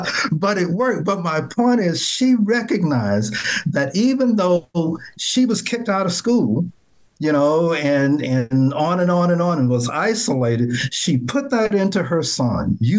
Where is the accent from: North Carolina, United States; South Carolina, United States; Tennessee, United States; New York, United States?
Tennessee, United States; Nashville; You're describing my neighborhood in Nashville. Right. I grew up in Nashville. I had a dirt road, same thing.